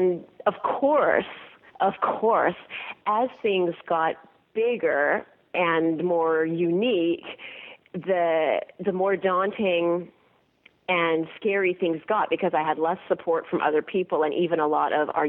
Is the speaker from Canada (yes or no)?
yes; Canada; that's where I went on my stress leave, I'm Canadian.